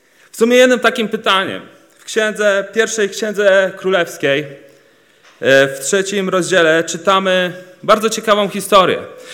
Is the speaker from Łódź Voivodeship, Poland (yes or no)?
no; Oleśnica, Lower Silesian Voivodeship, Poland; also born or lived in Wrocław; A że w takim razie więc pochodzę już z Oleśnicy. A że w Oleśnicy później się przeprowadziłem do Wrocławia